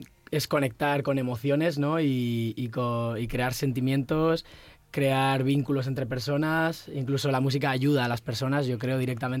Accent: Zarautz, Basque Country, Spain; moved away as an adult; now in Asturias, Spain; No, me fui de Zarauz, de mi pueblo del País Vasco, a Bilbao, que está como a una hora. Y me fui allí a vivir

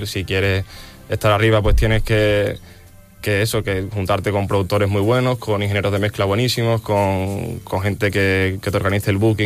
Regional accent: Espartinas, Andalusia, Spain; Soy de Espartina, de un pueblito de Sevilla, el Aljarafe.

